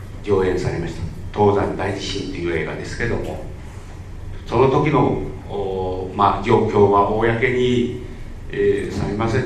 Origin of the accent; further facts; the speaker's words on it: China; 本当私たち中国人にとってみれば本当にそれは一言ではないような感じがいたします。